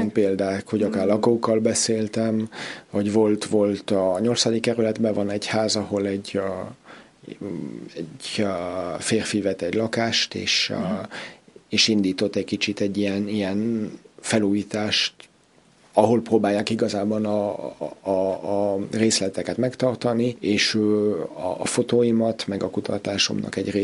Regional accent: Switzerland; moved away; én a várost, ahonnan származok, Svájcban, újra felfedeztem, amikor elhagytam Svájcot

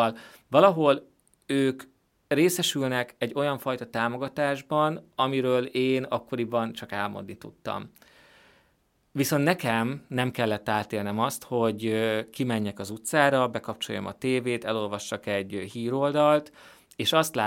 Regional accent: Hungary; lehet, hogy magyarnak születtem, de a hatalom szerint én így nem lehetek jó magyar

